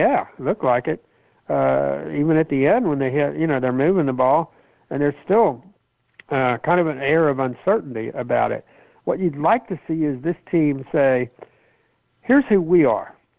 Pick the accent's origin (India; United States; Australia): United States; Kentucky; I grew up in Kentucky. You can't do that.